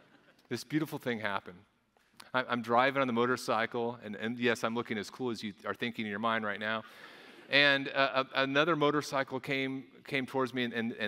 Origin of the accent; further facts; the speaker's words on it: Midwest, United States; I'm a Midwesterner.